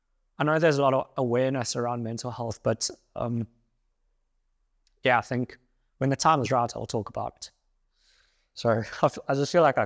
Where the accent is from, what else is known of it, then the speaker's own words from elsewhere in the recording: South Africa; And as a South African, it was extremely difficult to travel. We were regarded as like a red listed country.